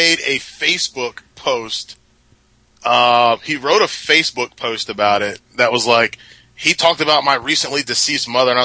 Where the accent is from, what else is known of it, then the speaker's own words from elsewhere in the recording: Charlotte, North Carolina, United States; also born or lived in Fayetteville; I'm from Charlotte. Let me put it this way. I was born in Fayetteville. I've lived in Charlotte since 1993.